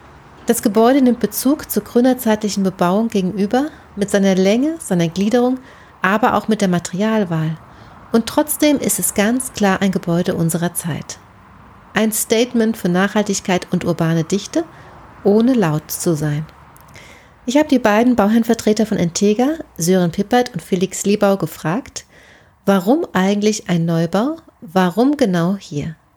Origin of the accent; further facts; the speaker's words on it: Darmstadt, Hesse, Germany; Ich bin wieder unterwegs, diesmal in meiner Heimatstadt Darmstadt